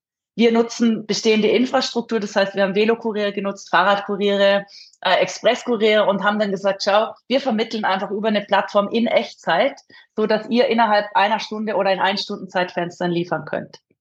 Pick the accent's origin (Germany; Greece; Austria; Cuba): Austria; also born or lived in South Africa / Vienna / United States; now in Switzerland; ursprünglich Österreicherin, aufgewachsen in Österreich, Südafrika, lange in Wien studiert, ein bisschen USA gelebt, dann ein bisschen Südafrika gelebt, bevor es mich in die Schweiz verschlagen hat.